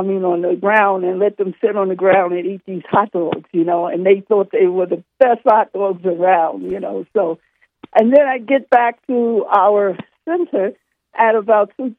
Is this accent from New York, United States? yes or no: yes; New York City, New York, United States; Let me tell you, I come from New York City, and Coney Island